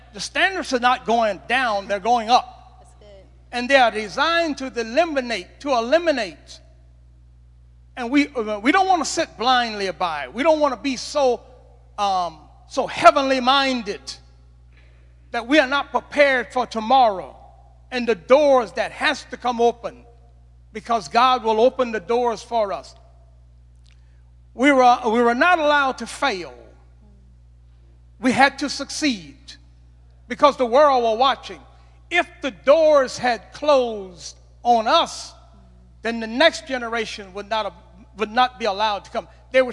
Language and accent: English; South Carolina, United States; All of where we grew up in South Carolina, all of South Carolina